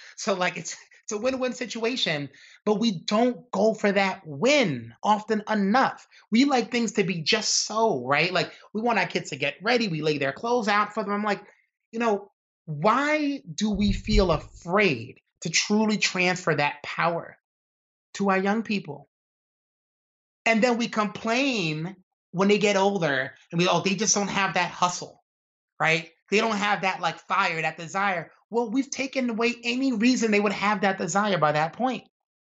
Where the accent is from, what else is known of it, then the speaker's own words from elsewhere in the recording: Brooklyn, New York, United States; growing up in Brooklyn and going to this nerdy high school, I kind of balanced it out by hanging out with, like, kids that were more or less like hoodlums